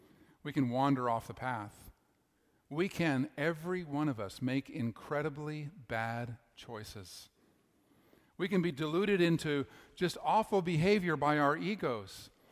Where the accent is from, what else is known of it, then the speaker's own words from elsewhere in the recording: Canada; as my Canadian self helplessly does, I'm so sorry, I'm so sorry, right? If you're around Canadians for very long, those words will come out of their mouths.